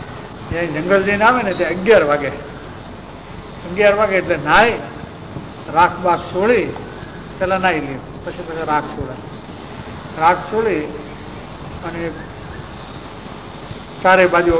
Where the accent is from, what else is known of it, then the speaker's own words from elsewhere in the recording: Ranpur, Gujarat, India; અમારે આ વૈષ્ણવની અંદર અમારા વતન રાણપુર છે, ચૂડાની પાસે, બોટાદની ચૂડાની વચ્ચે અમારા ઘરની બાજુમાં એક બાલાજી મંદિર છે.